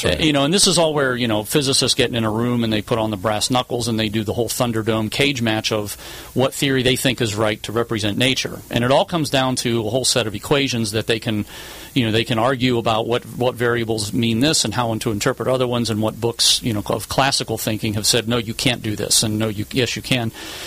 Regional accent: Pennsylvania, United States; even in Western Pennsylvania, where it was very rich in coal and shale.

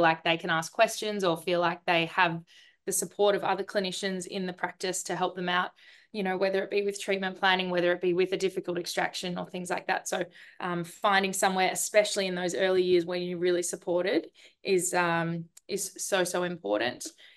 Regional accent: Melbourne, Victoria, Australia; I graduated dental school from Adelaide University in 2013. I was from Melbourne originally. So as soon as I graduated, came straight back to Melbourne.

